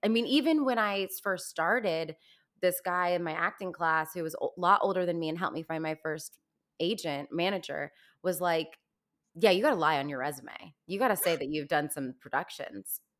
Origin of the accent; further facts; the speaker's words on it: Virginia, United States; now in Los Angeles, United States; it was because I came from Fairfax County schools in Virginia, which are some of the best in the country, in the nation. And then when I moved to Los Angeles